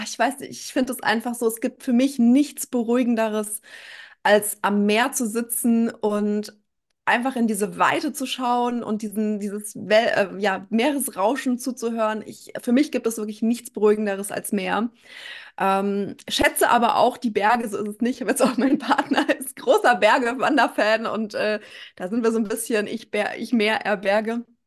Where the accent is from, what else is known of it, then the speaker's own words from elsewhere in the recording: Frankfurt, Hesse, Germany; ich komme aus Frankfurt